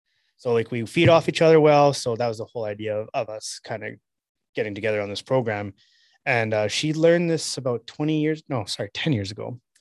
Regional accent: Medicine Hat, Alberta, Canada; I'm from Medicine Albert. Oh, you're redneck.

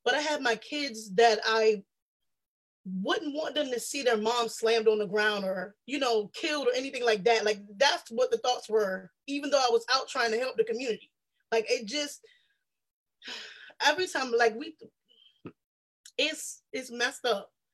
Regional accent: South Carolina, United States; And I realized that I'm used to it because I'm from South Carolina, so that happens.

